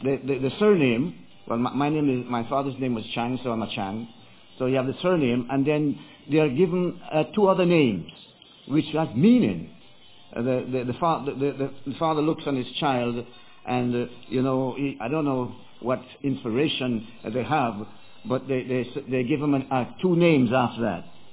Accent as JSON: {"language": "English", "country": "Jamaica", "said": "I'm originally from Jamaica, and I wasn't born in a Christian family, so to speak"}